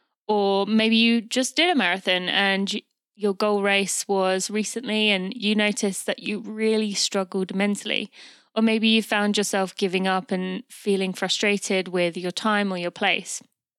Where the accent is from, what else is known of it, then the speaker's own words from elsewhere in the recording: United Kingdom; now in United States; I'm obviously British as well, but many people know that I live in the US.